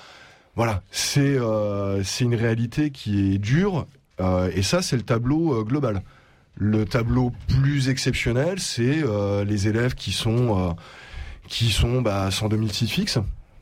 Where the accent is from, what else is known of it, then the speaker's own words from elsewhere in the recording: Brittany, France; J'ai une voiture, je suis blanc, je viens de Bretagne.